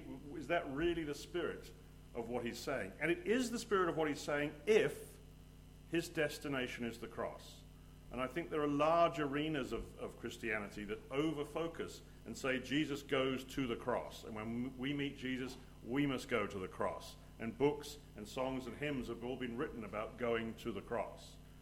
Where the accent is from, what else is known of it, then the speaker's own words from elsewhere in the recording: England, United Kingdom; moved away as an adult; now in California, United States; I am an Englishman, but I am an expat who has willingly exiled himself from the soggy motherland and relocated to sunny California, and I've been there for the last 20-something years. So if there's somewhat confusion in my accent, that's what you're hearing.